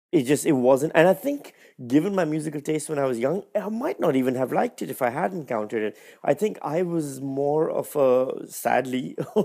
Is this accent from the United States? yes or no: no; Pakistan; growing up in Pakistan, growing up where I did and the way I did, being the eldest sibling